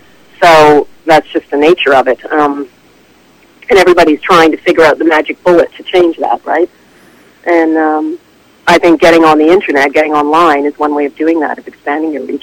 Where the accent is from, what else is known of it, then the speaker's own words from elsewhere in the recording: Canada; to go in there as a Canadian and not as an American